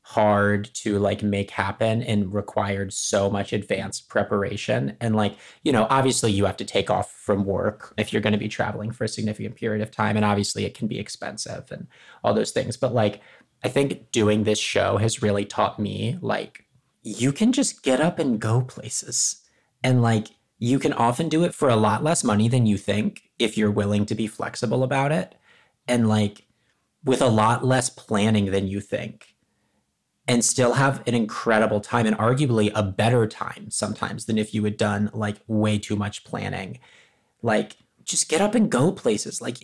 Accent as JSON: {"language": "English", "country": "United States", "said": "I also say this as an American who can travel visa free to places"}